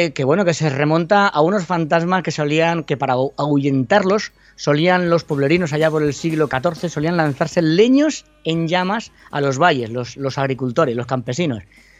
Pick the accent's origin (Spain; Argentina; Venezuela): Spain; Incluso me comí hasta el envoltorio del ketchup y batí el récord de estos americanos siendo español, que tiene mucho mérito.